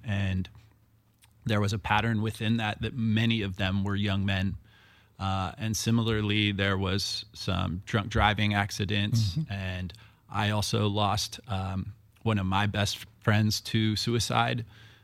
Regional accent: Vashon, Washington, United States; also born or lived in Vermont; I was actually born in Vermont, not on the road, but in the state on the East Coast. But my family made their way to Vashon in the early 90s.

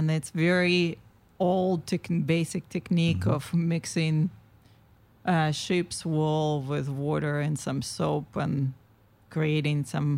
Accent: Russia; English is a second language; I was born and grew up in Russia and middle part of Russia. So like I would refer to Moscow as my starting point, but my hometown is about 200 miles northeast of Moscow, which on our scale, we consider it's right nearby.

